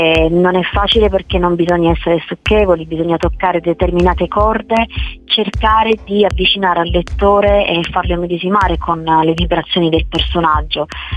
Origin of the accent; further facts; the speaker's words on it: Apulia, Italy; È ambientato tra Lecce, una delle città che appartiene alla mia terra, il Salento, e Milano.